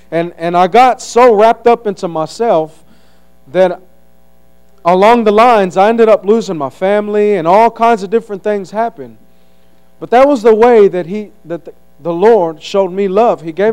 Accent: Conroe, Texas, United States; I come from Conroe, Texas.

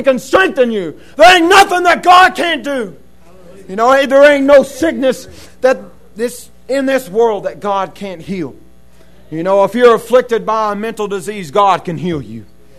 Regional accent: Russellville, Arkansas, United States; I'm from Russellville, Arkansas. Had to specify which Russellville.

